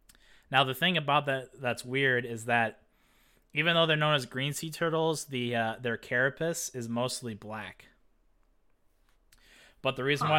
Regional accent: Canada; As a background, I'm Canadian, so that's why I included it.

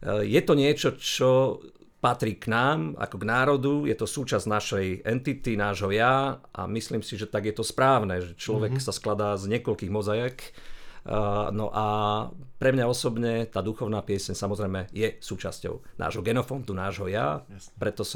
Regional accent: Krásna Lúka, Prešov Region, Slovakia; v mojej rodnej dedinke Krásna Lúka v Sabinovskom okrese.

